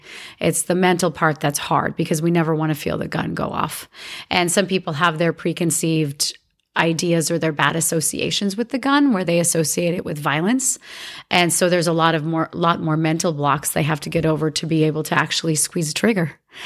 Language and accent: English; Minnesota, United States; But I used to shoot in my backyard. And I'm from Minnesota. That's what you do.